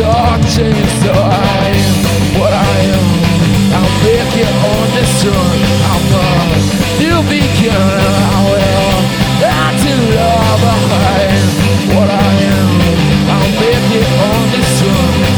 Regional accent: Florida, United States; now in New Orleans, United States; We're based in New Orleans now. We're all originally from Florida. And then a couple of years ago, I moved to New Orleans.

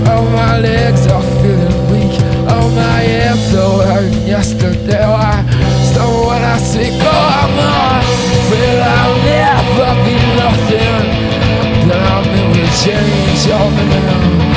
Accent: Florida, United States; now in New Orleans, United States; We're based in New Orleans now. We're all originally from Florida. And then a couple of years ago, I moved to New Orleans.

